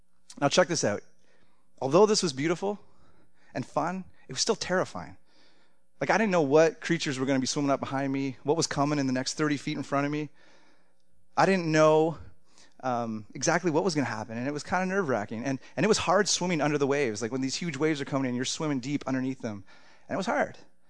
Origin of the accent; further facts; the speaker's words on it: Ontario, Canada; I'm from Ontario, so I love my water cold, fresh, and the fish really small.